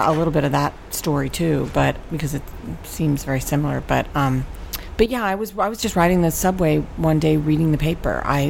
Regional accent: Ocean City, Maryland, United States; I grew up in Ocean City, Maryland, working there in the summer.

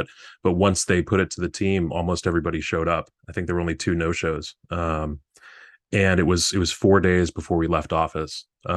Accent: Chicago, Illinois, United States; I mean, I was born in Wrigleyville, literally, and you know, my dad and I could walk to the ballpark. So I just grew up a Cubs fan

